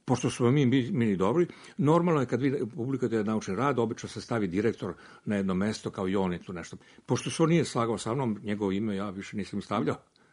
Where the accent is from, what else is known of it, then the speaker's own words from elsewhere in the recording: Serbia; ja imam američki pasoš, ali ja sam Srbin.